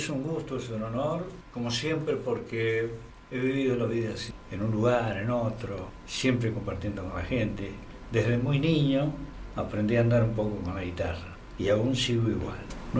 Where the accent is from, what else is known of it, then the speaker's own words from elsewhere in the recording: El Chilcal, Mendoza, Argentina; born there; Nací en Lavalle, en un pueblito chiquito que se llama El Chilcal.